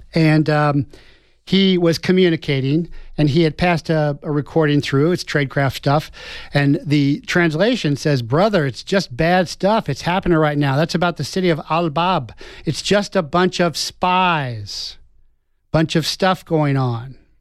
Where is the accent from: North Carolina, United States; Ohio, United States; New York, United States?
Ohio, United States; Cincinnati; I'm from Cincinnati.